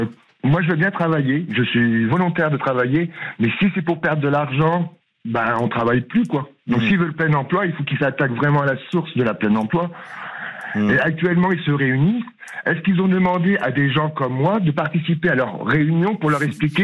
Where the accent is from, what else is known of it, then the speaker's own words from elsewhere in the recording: Chivres-Val, Hauts-de-France, France; alors moi je suis de Chivreval, dans un petit village à côté de Soissons.